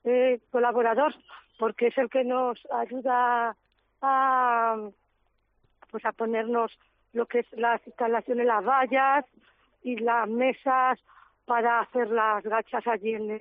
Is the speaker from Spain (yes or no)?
yes; Castilla-La Mancha, Spain; porque también somos manchegos todos